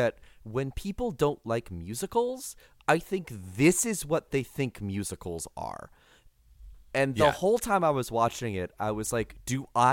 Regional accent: San Diego, California, United States; Well, so I grew up in San Diego. I was part of the youth theater scene while I was down there.

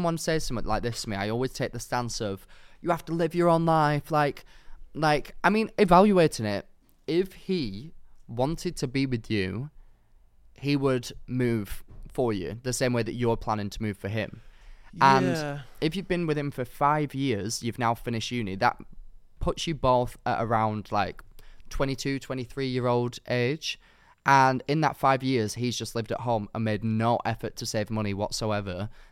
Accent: Ireland; moved away as an adult; now in Liverpool, United Kingdom; I moved to Liverpool from Ireland for uni after a year and a half of being together, and we've been long distance ever since. I graduated uni last June and stayed in Liverpool because I love it so much

